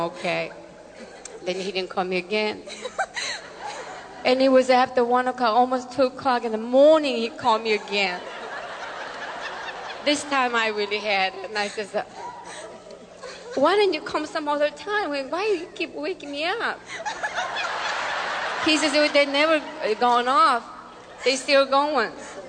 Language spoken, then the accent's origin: English; Florida, United States; We're from Salai Beach.